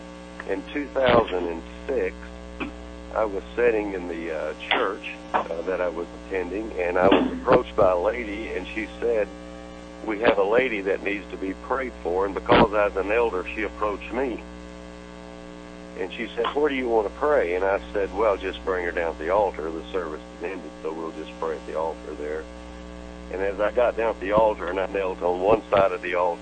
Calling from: Oklahoma City, Oklahoma, United States; I'm calling from Oklahoma City, Oklahoma.

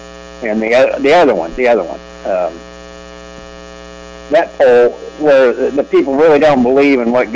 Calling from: Independence, Missouri, United States; Middle of the country, suburb of Kansas City, Independence, Missouri.

